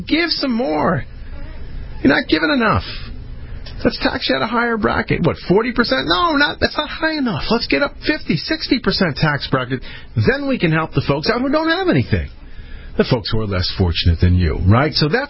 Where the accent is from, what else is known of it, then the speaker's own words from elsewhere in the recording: Connecticut, United States; a couple other stations here in my home state of Connecticut, which is kind of cool, up and around Hartford.